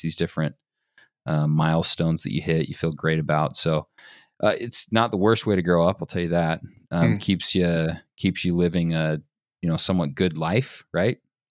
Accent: Utah, United States; So no prodigy here, just your average Mormon kid growing up in Utah.

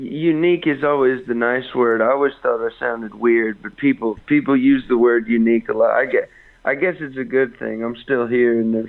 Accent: San Antonio, Texas, United States; Yeah, I was born and raised down in Southwest Texas. Yeah, AKA Northern Mexico.

